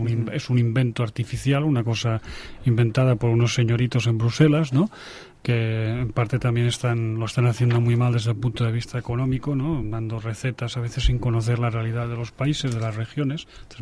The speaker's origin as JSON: {"language": "Spanish", "country": "Spain", "said": "como españoles nos dolía mucho cuando en la década de los 60, que había un millón y medio de españoles trabajando en Alemania, ¿no?, por el paro que había aquí en España"}